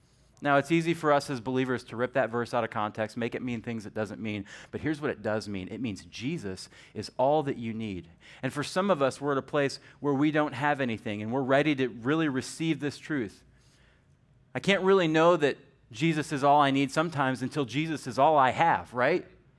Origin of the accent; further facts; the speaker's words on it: Charlotte, North Carolina, United States; I'm from Charlotte. I live there right now, and we get trends about 17 years after you guys start them